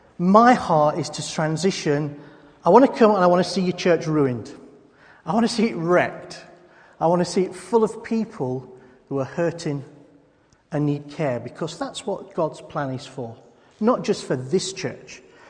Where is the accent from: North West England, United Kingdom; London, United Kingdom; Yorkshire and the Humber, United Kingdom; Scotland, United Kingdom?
Yorkshire and the Humber, United Kingdom; So, being a Yorkshireman, I've got the gift of irritation